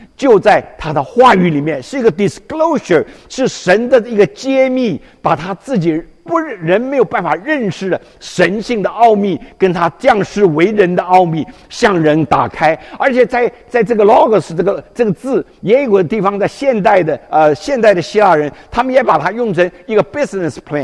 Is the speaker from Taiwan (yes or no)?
no; China; 我们中国人就着我们中国人中文来了解